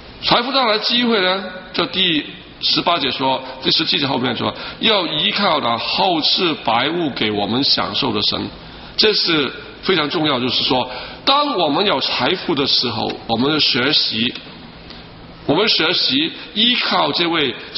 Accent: Guangdong, China; 我们广东人说过桥抄板。

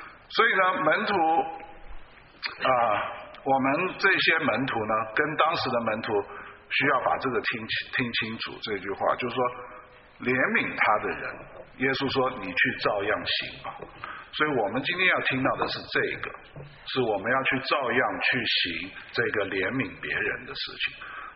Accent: China; 所以好像我们中国人很多客气都是假的

